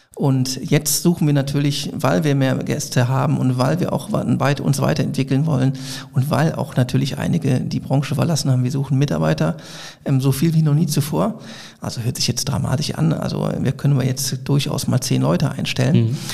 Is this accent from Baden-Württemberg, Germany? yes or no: no; Bergisch Gladbach, North Rhine-Westphalia, Germany; born there; Ich bin leider selbst kein Kölner, sondern ich bin in Bergisch-Gladbach geboren.